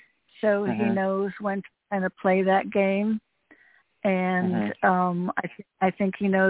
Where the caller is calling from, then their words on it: Connecticut, United States; I'm calling from Connecticut.